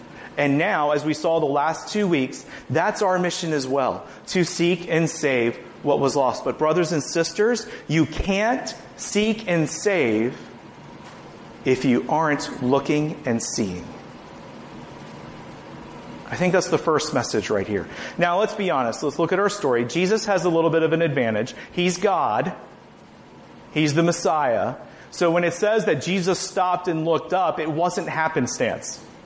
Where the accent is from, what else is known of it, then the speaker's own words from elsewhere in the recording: Washington, D.C. area, United States; I grew up outside Washington, D.C. My wife hates going to visit my parents who still live up there